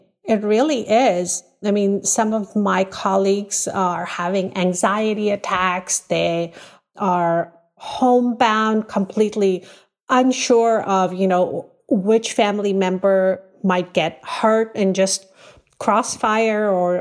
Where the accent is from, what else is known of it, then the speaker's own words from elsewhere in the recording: United States; as an American, I'm very ashamed of what has happened to the Afghan people.